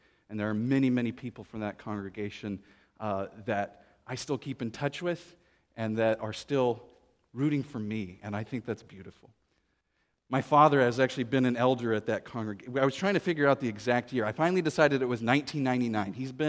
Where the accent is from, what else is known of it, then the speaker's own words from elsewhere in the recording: Austin, Texas, United States; Did I mention I grew up in Austin, Texas?